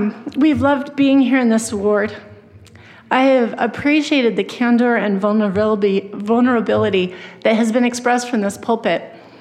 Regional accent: Idaho, United States; And I'm from Idaho. I had some pride on being able to drive in the snow.

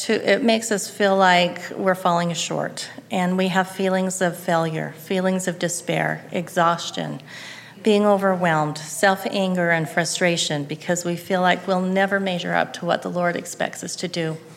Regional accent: Salt Lake City, Utah, United States; also born or lived in Spanish Fork / Pleasant Grove; now in Orem, United States; I was raised in Salt Lake City till I was about 12 years old, and then my family moved down to Spanish Fork, and I've lived in the Spanish Fork Payson area ever since.

